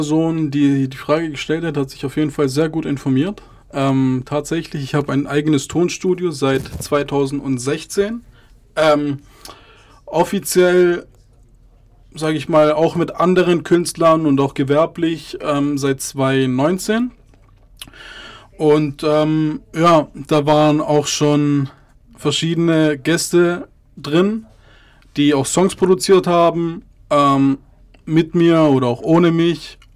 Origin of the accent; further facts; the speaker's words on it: Ludwigsburg, Baden-Württemberg, Germany; Ich bin in Ludwigsburg geboren, bin dort auch aufgewachsen und ja, ich bin auch ziemlich loyal meiner Stadt gegenüber.